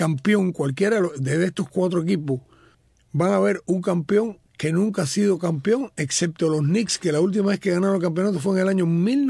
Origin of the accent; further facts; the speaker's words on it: Bejucal, Mayabeque, Cuba; Para mi pueblo de Bejucal, un abrazo.